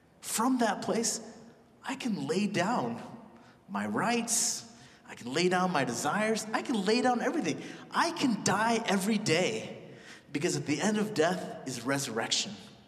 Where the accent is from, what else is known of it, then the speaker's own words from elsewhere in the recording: Los Angeles, California, United States; "Where are you from?" "I'm from LA." "No, where are you really from?" I just kind of felt unsettled.